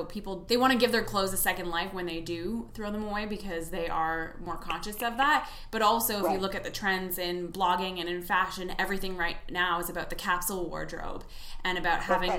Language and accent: English; Canada; as I mentioned, I'm from Canada